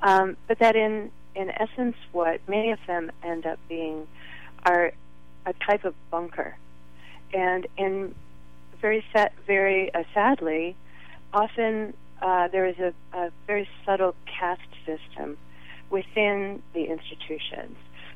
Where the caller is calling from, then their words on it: Pacifica, California, United States; I'm calling from Pacifica.